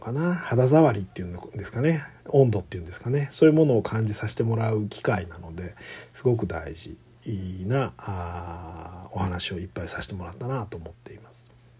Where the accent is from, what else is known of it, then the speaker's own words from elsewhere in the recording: Kanto, Japan; moved away as an adult; now in Kansai, Japan; 僕は関東出身で関西に移りましたので、関東って割とそっけないというか、人間同士の距離感がちょっと遠い感じがするんですね。